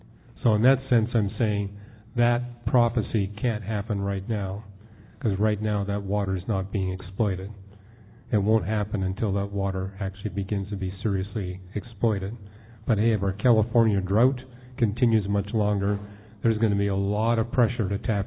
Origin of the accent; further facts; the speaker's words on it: Canada; So, for example, I grew up in Canada.